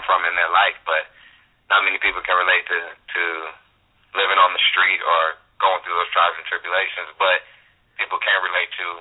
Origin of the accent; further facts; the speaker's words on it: Oakland, California, United States; I'm from the Bay Area. I'm from Oakland.